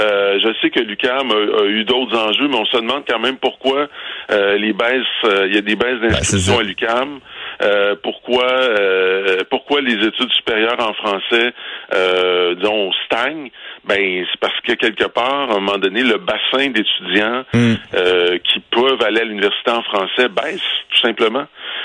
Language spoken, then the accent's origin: French; Quebec, Canada; je viens du centre du Québec